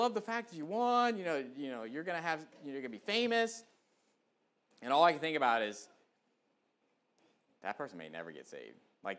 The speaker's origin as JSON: {"language": "English", "country": "United States", "tie": "born there", "said": "praise the Lord that I was born in America, you know."}